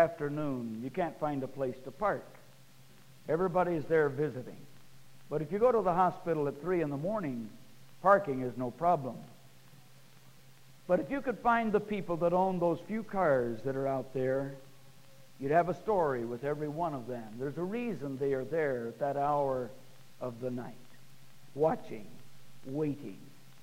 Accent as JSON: {"language": "English", "region": "Oklahoma", "country": "United States", "tie": "born or raised there", "also_born_or_lived": "Kansas", "said": "I grew up in Oklahoma and Kansas. And you know, around here we have tornadoes."}